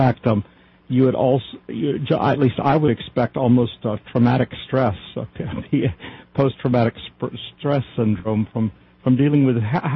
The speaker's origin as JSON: {"language": "English", "region": "the South", "country": "United States", "tie": "born or raised there", "said": "I grew up in the Bible Belt myself."}